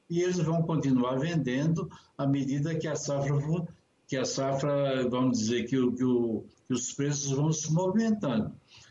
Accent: Brazil; Eu gostaria muito que nós, brasileiros, fôssemos como americano

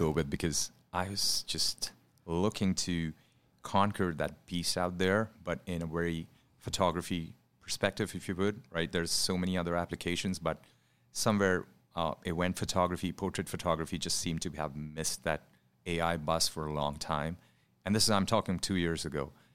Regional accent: India; I grew up in India

